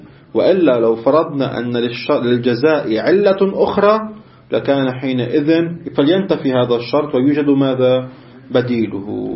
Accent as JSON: {"language": "Arabic", "town": "Beirut", "region": "Beirut Governorate", "country": "Lebanon", "said": "لا أقل عندنا ببيروت قطعا"}